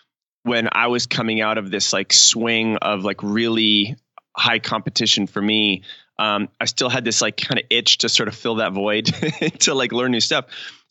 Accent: New England, United States; I grew up in New England, and I had my hardcore running stories of, you know, running along the Charles River in Boston

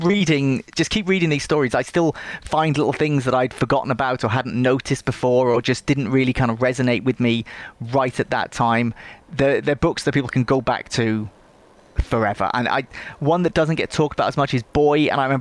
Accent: Cardiff, Wales, United Kingdom; like me, he was also born and bred in Cardiff, so there are various bits of Roald Dahl history where I grew up.

